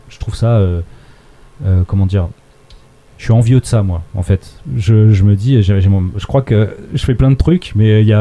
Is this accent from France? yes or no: yes; Chartres, Centre-Val de Loire, France; je viens de Chartres, et c'est une région où il n'y a pas forcément ce genre d'événement, ou en tout cas pas installé, c'est pas enraciné vraiment.